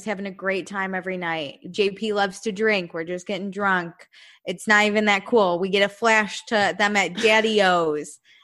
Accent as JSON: {"language": "English", "region": "New York", "country": "United States", "said": "Oh my God. I'm from New York."}